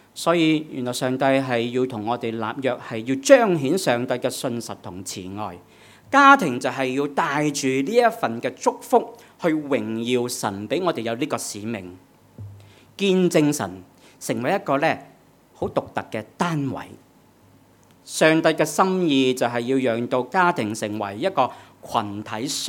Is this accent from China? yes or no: yes; China; 我们中国人所说的成家呢，是指成家立室。